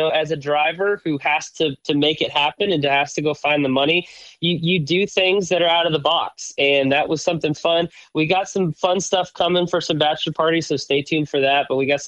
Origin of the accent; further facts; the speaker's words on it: Ligonier, Pennsylvania, United States; also born or lived in Latrobe; I grew up in Ligonier, lived in Ligonier, was born in Latrobe.